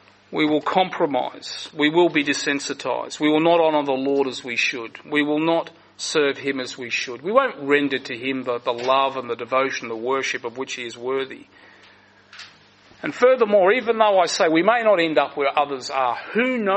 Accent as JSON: {"language": "English", "town": "Adelaide", "region": "South Australia", "country": "Australia", "said": "I remember being told many years ago the story of a young earnest Christian in Adelaide. I'm from Adelaide."}